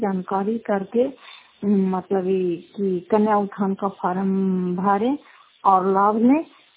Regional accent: Fatehpur, Bihar, India; घर फतेहपुर पंचायत मकलौता जिला नालंदा की निवासी हूँ

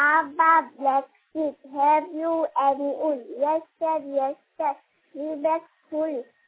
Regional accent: Jharkhand, India; मैं क्लास 5 में पढ़ती हूँ। मेरा गांव गुठिया प्रखंड बेंगावर जिला गिरिडीह से बोल रही हूँ।

